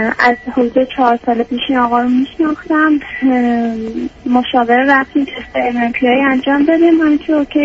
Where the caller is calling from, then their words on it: Iran; من 26 سالمه، از ایران تماس میگیرم.